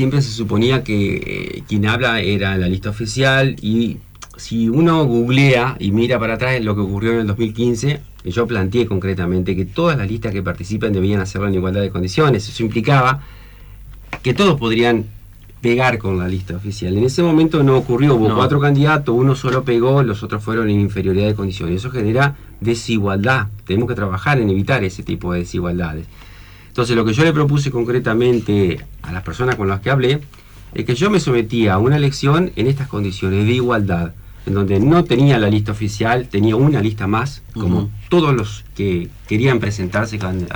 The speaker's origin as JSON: {"language": "Spanish", "town": "Paraná", "region": "Entre Ríos", "country": "Argentina", "tie": "born or raised there", "said": "Mis hijos viven en Paraná, mi familia es de Paraná, yo nací aquí y tenemos consolidada nuestra familia y nuestros amigos acá."}